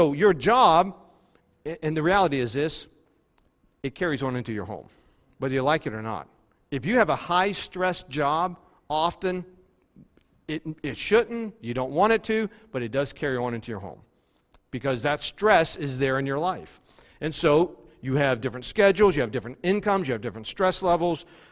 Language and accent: English; West Virginia, United States; When growing up in West Virginia, where I lived on the farm, we were right near the river.